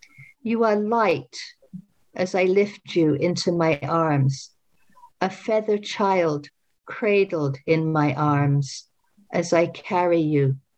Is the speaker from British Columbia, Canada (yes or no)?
yes; New Westminster, British Columbia, Canada; from New Westminster